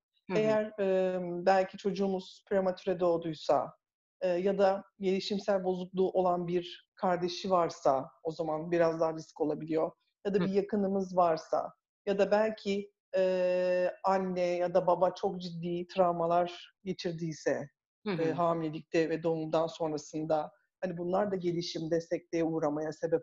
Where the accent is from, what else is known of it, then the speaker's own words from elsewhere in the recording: İzmir, Turkey; born there; İzmir doğumluyum aslen. Hani burada doğdum, tekrar buraya geri döndüm gibi oldu.